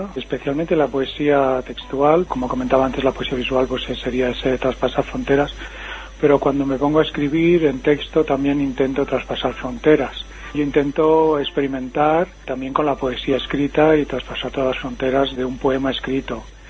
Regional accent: Barcelona, Catalonia, Spain; nací en Barcelona y he vivido gran parte de mi vida en Barcelona. Pero desde hace unos 14 años me vine a vivir al campo, aquí en la provincia de Barcelona, pero ya lejos de la ciudad.

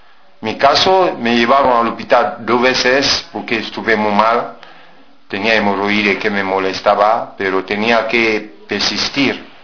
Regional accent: Cameroon; Spanish is a second language; now in Spain; Soy inmigrante, soy de Camerún.

